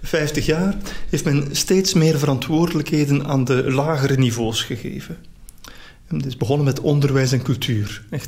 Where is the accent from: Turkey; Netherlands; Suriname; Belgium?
Belgium; En ik ben ook echt Belg.